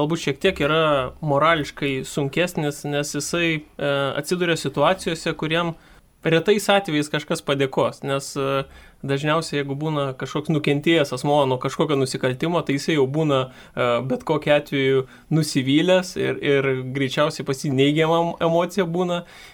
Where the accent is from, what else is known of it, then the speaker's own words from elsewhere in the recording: Kaunas, Kaunas County, Lithuania; Aš esu pats kaunietis, esu baigęs Kauno jėzuitų gimnaziją